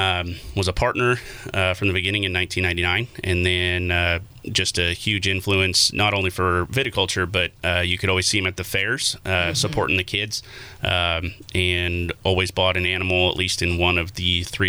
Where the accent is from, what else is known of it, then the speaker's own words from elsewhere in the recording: California, United States; I grew up here in Sonoma County. born in 89. My dad liked to tell me that I came into the world and ruined that harvest. Was born and raised here in Sonoma County.